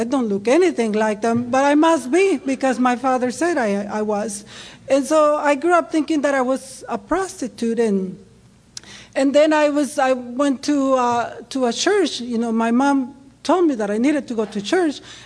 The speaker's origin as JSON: {"language": "English", "town": "Ensenada", "region": "Baja California", "country": "Mexico", "accent": "strong Mexican", "moved": "yes", "lives_now": "Seattle, United States", "said": "I am from Mexico, Ensenada, Baja California, not too far from here. And that's where my strong accent comes from. It doesn't go away. I've been here for a long time. But I live in Seattle."}